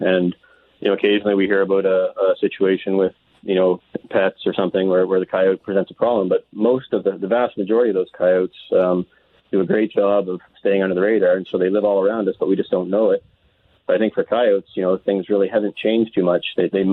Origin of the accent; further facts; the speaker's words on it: the Maritimes, Canada; I'm from the Maritimes originally